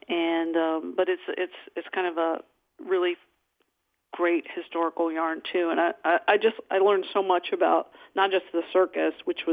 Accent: Urbana, Ohio, United States; I'm from Urbana, Ohio, and my mom worked at a factory there off and on as I was growing up.

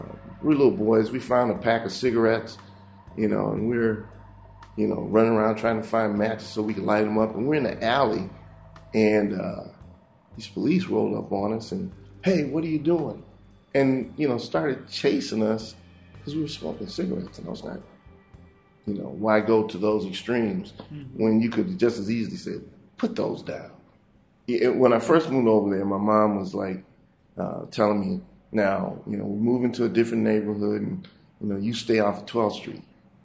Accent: Detroit, Michigan, United States; I was born in Detroit on July the 28th, 1955. I was friends with, you know, as I said, Filipino kids, Chaldean kids, white kids.

